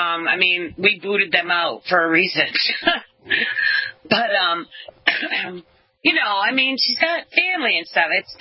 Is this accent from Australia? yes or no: no; Ireland; And I'm Irish, so don't get me started about what the English did to the Irish.